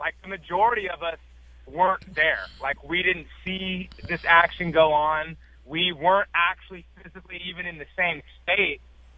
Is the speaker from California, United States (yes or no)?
no; Oregon, United States; And have dealt, and I grew up here in Oregon in a small town outside of Portland.